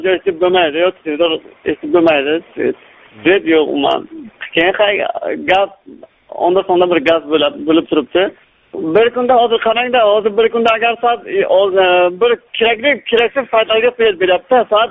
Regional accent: Sariosiyo, Surxondaryo Region, Uzbekistan; ojiz birinchi toifasi nogironiman ko'z bo'yicha. … Men Sariosiyodan, Surxondaryo viloyatining Sariosiyo tumanidan. O'qimobil shirkat xo'jaligi.

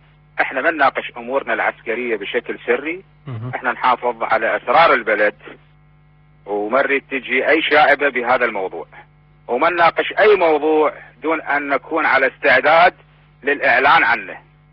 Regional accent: Iraq; من جملة أهدافنا ومشاريعنا للمستقبل هو أن نبحث إحنا كعسكريين عراقيين

